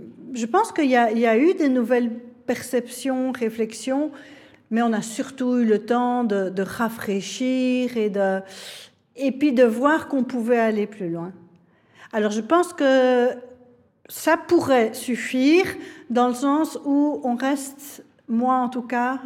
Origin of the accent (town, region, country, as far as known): Belgium